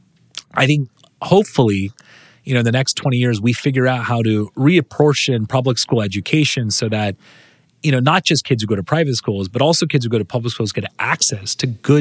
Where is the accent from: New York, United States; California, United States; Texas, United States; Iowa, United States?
California, United States; And I was very inspired growing up in Silicon Valley.